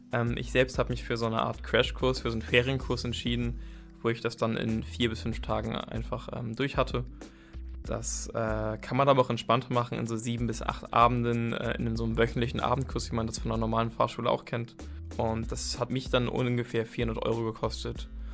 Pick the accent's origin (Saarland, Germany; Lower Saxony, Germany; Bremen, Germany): Bremen, Germany; Bremerhaven; born there; weil ich gebürtig aus Bremerhaven komme und dadurch halt die Nähe zum Meer habe.